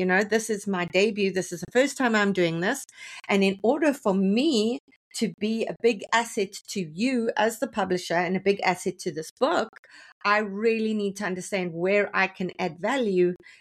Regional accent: Canada; And this time around, as a Canadian, I had to say

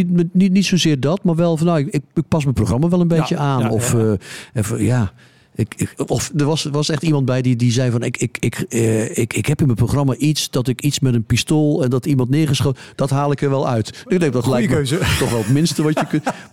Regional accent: Zeeland, Netherlands; Ik kom zelf uit Zeeuws-Vlaanderen oorspronkelijk. Dus dat is een dialect dat al redelijk dicht. Dat is gewoon Oost-Vlaams voor een groot deel.

